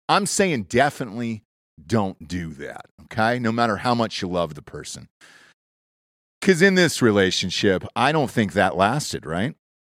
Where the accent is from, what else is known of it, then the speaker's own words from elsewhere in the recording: Georgia, United States; All right, I'm from Georgia.